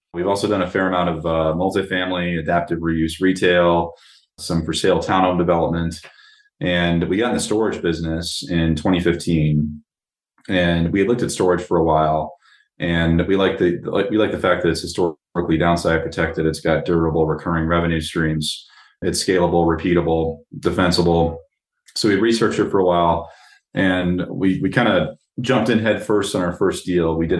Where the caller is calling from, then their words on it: Denver, Colorado, United States; I am recording from Denver, Colorado, just south of downtown.